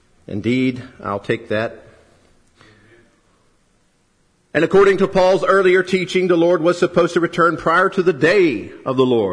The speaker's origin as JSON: {"language": "English", "country": "United States", "said": "I pick on America a lot, because of course I'm American"}